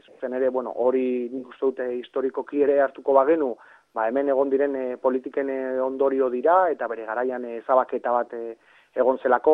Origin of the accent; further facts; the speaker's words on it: Basque Country, Spain; nire kasuan ni euskalduna naiz eta nik egin behar dut euskaraz.